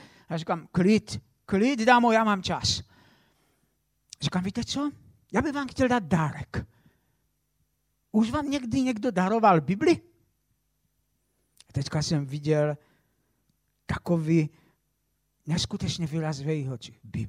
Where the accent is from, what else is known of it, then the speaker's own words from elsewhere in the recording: Moravian-Silesian Region, Czechia; Já pocházím ze Slezska, mám polské školy